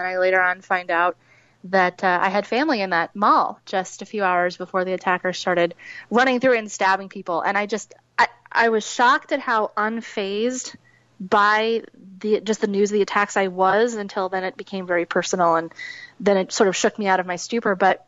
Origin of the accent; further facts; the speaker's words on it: Minnesota, United States; In my home state of Minnesota